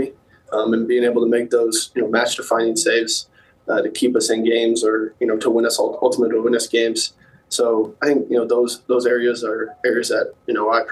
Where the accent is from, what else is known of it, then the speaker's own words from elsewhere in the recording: St. Louis, Missouri, United States; Obviously, I want to see, I'd say, St. Louis do well just for my hometown, but...